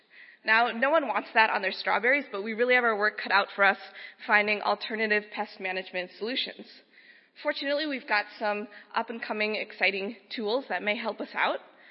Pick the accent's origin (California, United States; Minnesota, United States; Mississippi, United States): Minnesota, United States; And for those of you less familiar with my home state, Minnesota is known for cornfields, bitterly cold, snowy winters, not strawberries.